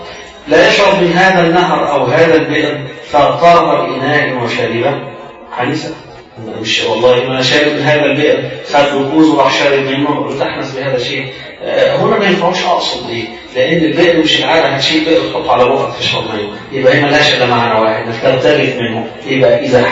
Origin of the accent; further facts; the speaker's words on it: Egypt; مش من الغدا عندنا إحنا أو كمصريين الغدا وقت الظهر هو ده الغدا